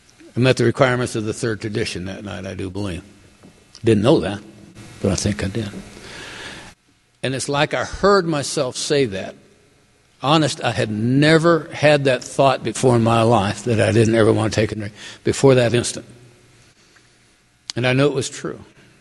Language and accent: English; Cheyenne, Wyoming, United States; this old detective that I had had any number of acquaintances with growing up in Cheyenne is standing in there.